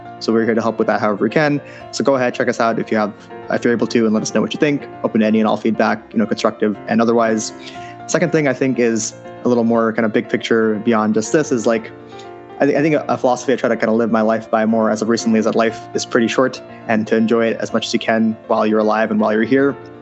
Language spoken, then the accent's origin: English; Cupertino, California, United States; I am from the Bay Area, from Cupertino, went to Cupertino High School, went to college, like I said, in Berkeley, and I'm currently living in San Francisco.